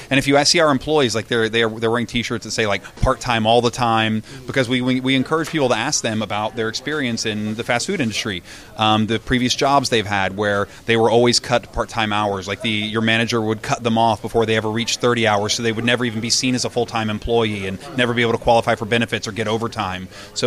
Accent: West Virginia, United States; I feel like Alabama or Mississippi or my home state of West Virginia is probably up there.

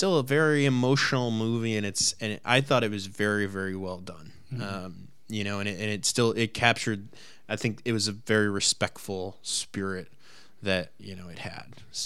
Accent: Cleveland, Ohio, United States; At least for me, it is, because I grew up in Cleveland.

